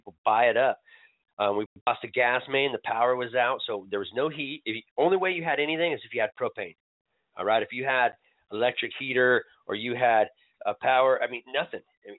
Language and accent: English; Tahoe, California, United States; I grew up in Tahoe, and I mean, I don't know if you've been to South Shore